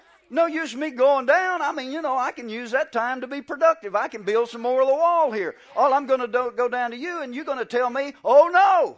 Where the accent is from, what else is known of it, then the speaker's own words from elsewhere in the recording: the South, United States; Just like you know I'm from the South. My speech gives me away. Doesn't matter how much I try to hide, it's just the way it is.